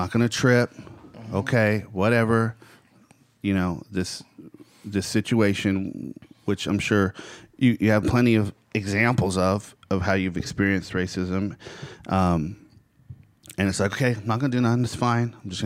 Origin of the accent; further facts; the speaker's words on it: California, United States; now in Georgia, United States; Like, well, I grew up in California. So, you know, I grew up having Mexicans are around all the time, you know, black people around all the time.